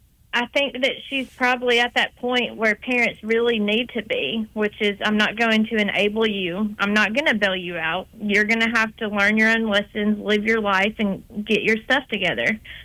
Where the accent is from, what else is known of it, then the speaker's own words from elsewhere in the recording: Alabama, United States; I was raised in West Jefferson County, went to McAdory High School, and that's right next to Tuscaloosa.